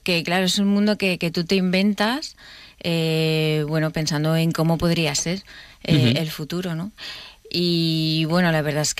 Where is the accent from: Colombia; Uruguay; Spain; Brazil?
Spain; Valencia, Valencian Community; yo soy de Valencia y vivía en Valencia y justamente pasaba en mi barrio.